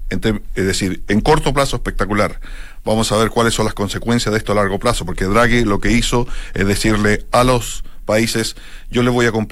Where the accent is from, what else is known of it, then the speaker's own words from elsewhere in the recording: Chile; moved away as an adult; also born or lived in Chicago, United States / Panama; now in Spain; Me fui de Chile hace 40 años.